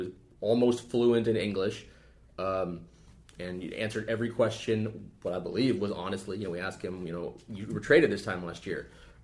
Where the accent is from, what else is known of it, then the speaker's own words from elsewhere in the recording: West Coast, United States; Well, maybe you are. I'm from the West Coast, son.